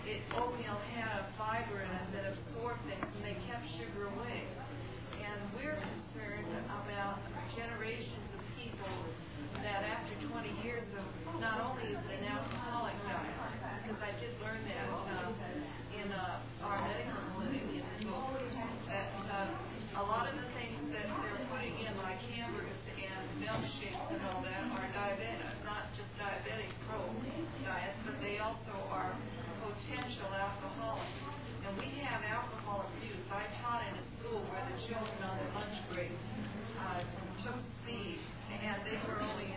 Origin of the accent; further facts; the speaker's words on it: Boulder, Colorado, United States; I noticed I'm from Boulder, Colorado